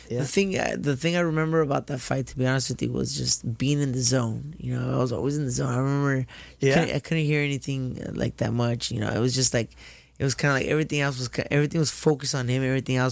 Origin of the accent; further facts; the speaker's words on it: Compton, California, United States; Okay, so I was born in Martin Luther King Hospital in L.A.